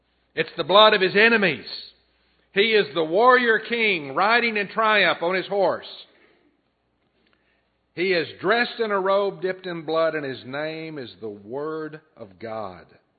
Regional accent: Texas, United States; I grew up in West Texas, and we had a cellar in the backyard, and it was made of cement.

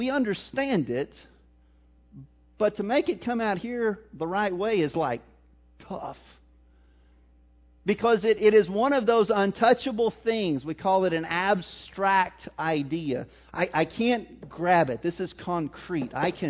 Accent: Missouri, United States; I'm from Missouri, my bad.

